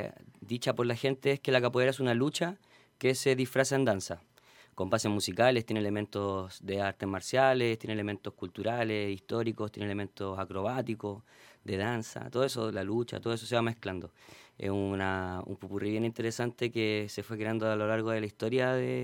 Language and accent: Spanish; Quilpué, Valparaíso, Chile; tratar siempre de facilitar la práctica de la capoeira en la ciudad de Quilpué, que es donde yo nací y me crié.